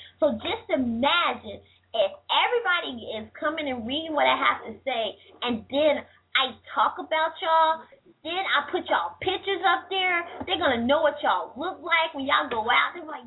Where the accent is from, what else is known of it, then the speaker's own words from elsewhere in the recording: the South, United States; Come on, I'm from the South. I know my way around the kitchen.